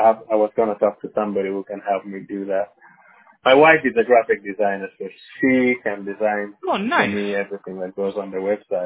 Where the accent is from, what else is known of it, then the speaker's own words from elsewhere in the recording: Uganda; I'm from Uganda. I'm from Africa.